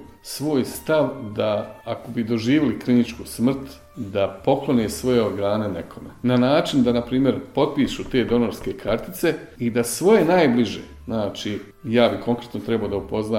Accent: Bosnia & Herzegovina; I taj mehanizam bi kod nas u Bosni, to je malo otežano

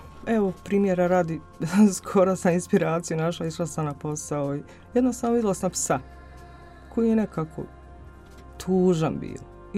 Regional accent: Koraj, Republika Srpska, Bosnia & Herzegovina; now in Brčko, Bosnia and Herzegovina; mogu vam reći da sam rodom iz sela Koraj. Tamo sam osnovnu školu završila. Srednju školu sam završila u Brčkom, ekonomsku. Nastavljena sam u Brčkom i radim u Brčkom.

